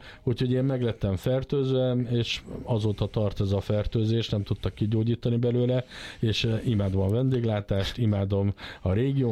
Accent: Lake Balaton area, Hungary; a Balatonon nőttem föl, tehát egy éves koromban költöztünk a szüleimmel a Balaton mellé, és azóta ott élek.

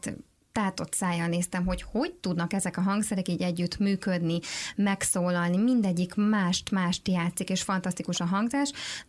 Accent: Tekenye, Zala, Hungary; a faluban, ahonnan származom Tekenyéről.

